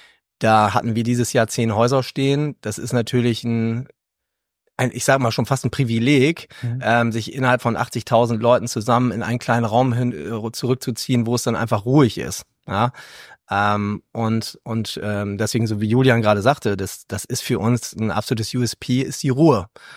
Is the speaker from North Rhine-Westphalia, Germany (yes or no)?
no; Berlin, Germany; wir kommen aus Berlin